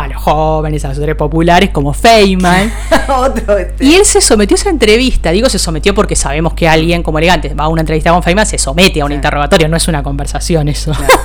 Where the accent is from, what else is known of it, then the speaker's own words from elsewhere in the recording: San Martín, Buenos Aires Province, Argentina; now in Buenos Aires, Argentina; yo soy de San Martín, ahora vivo en la Ciudad de Buenos Aires, pero soy de San Martín